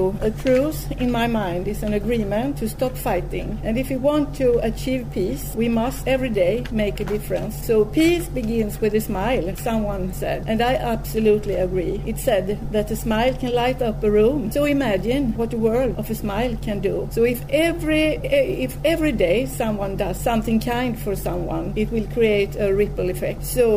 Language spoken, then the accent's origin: English; Sweden; I am from Sweden